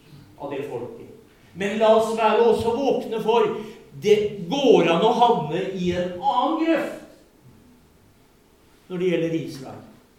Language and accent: Norwegian; Drammen, Buskerud, Norway; Jeg husker da jeg vokste opp i Drammen.